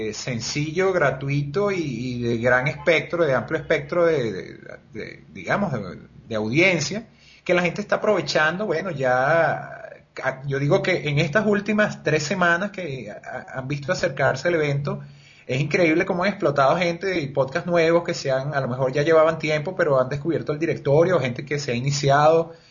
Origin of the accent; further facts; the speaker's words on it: Venezuela; te traigo buenas noticias como podcaster venezolana.